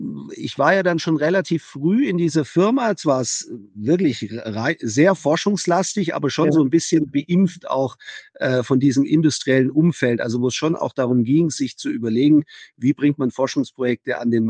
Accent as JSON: {"language": "German", "region": "Baden-Württemberg", "country": "Germany", "accent": "Swabian", "lives_now": "Bavaria, Germany", "said": "Also ich bin zu spät nach Bayern gekommen, um den Dialekt richtig anzunehmen. Ich bin ja Schwabe, also das hört man noch ein bisschen, das Bayerische wenig."}